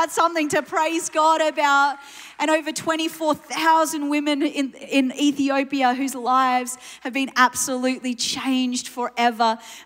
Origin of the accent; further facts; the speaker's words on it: New Zealand; also born or lived in England / Australia; now in Germany; I'm half Iranian, half Irish. I was born in England, spent my childhood in New Zealand, spent most of my life, 25 years in Australia, and last year I moved to Germany. I live on the border of France and Switzerland